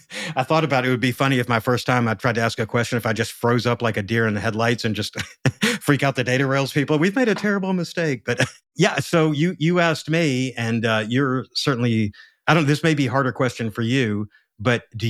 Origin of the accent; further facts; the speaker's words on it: the South, United States; accent: Southern; I can come in and not try to hide my Southern accent and talk about some geeky number stuff.